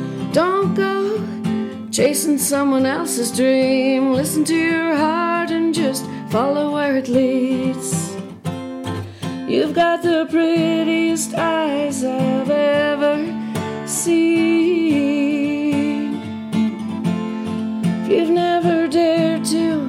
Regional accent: Ireland; I do, being Irish, I'm drawn to the melancholy and this.

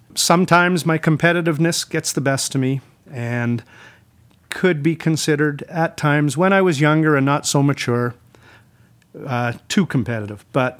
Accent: Campbell River, British Columbia, Canada; I was born and raised in Campbell River. When I grew up there, it was about the same size as Salmon Arm was about 3-4 years ago. I attended a very new small high school there and graduated from a school called Southgate Secondary.

